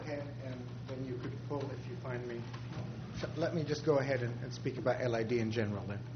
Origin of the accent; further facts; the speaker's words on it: Los Osos, California, United States; from Los Osos.